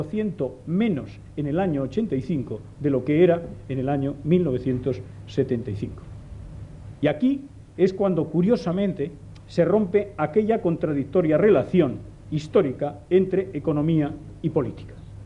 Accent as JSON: {"language": "Spanish", "region": "Basque Country", "country": "Spain", "said": "Y si estoy orgulloso de estar delante de todos ustedes como Lehendakari vasco"}